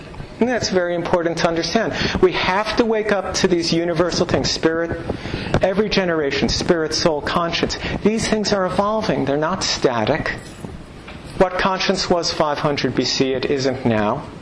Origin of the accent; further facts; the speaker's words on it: New York, United States; I'm from New York, and the difference between East Village, West Village, Uptown, Downtown, Jersey, Westchester, Queens, North Shore, South Shore, worlds apart.